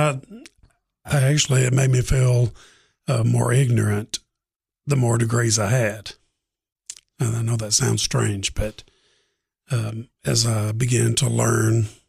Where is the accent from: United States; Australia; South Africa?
United States; Waverly, Tennessee; Well, my wife and I both grew up in Waverly.